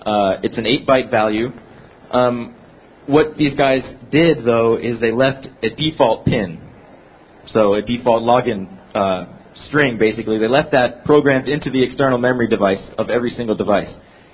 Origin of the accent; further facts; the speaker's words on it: Boston, Massachusetts, United States; So as I said before … I come from Boston, member of Loft Heavy Industries